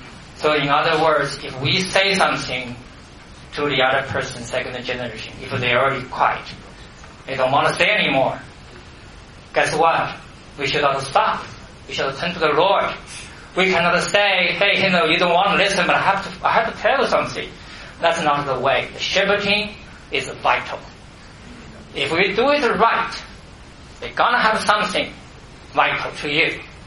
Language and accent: English; China; English is a second language; So, you know, I grew up in China and they grew up in the U.S.